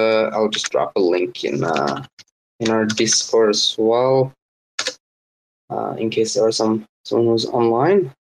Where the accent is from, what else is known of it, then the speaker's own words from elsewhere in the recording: Norway; I'm from Norway.